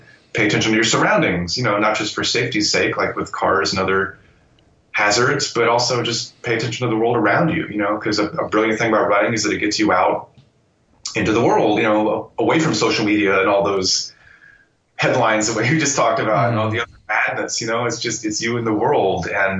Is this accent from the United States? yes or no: yes; Ohio, United States; returning to my hometown, this small town in South Central Ohio, pretty rural place.